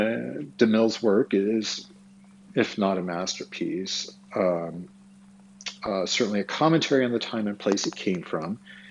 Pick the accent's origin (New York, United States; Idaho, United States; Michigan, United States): Idaho, United States; Twin Falls; born there; I was born on April 15th, 1974, in Twin Falls, Idaho, at the Magic Valley Regional Medical Center